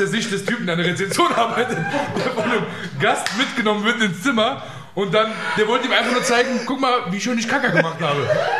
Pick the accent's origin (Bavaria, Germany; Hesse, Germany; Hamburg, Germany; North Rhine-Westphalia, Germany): Hesse, Germany; Mörfelden-Walldorf; Meine Heimat ist eigentlich Mörfelden-Walldorf. Da bin ich aufgewachsen.